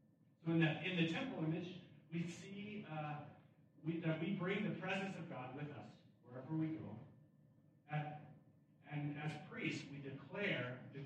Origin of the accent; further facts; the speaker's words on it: United States; now in Bulgaria; As an American living in Bulgaria, I have a different language, a different customs, different sets of beliefs than the people around me.